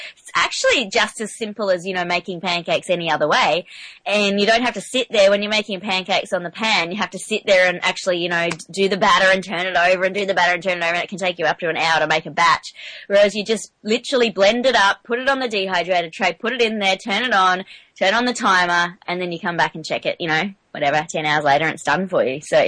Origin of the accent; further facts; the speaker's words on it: Australia; I'm the Aussie, and I say it as an Aussie.